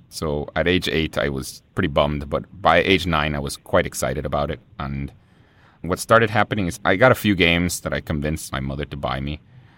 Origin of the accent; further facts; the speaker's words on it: Guatemala City, Guatemala Department, Guatemala; now in United States; Guatemala is a very poor third world country. And, you know, when I was growing up, it turns out that there was a civil war going